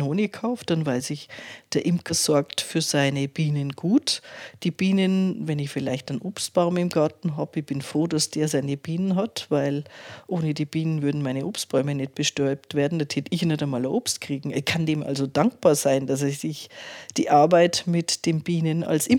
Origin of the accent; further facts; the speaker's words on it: Bavaria, Germany; born there; Ich bin eine gebürtige Oberbayerin, die es nach Niederbayern verschlagen hat.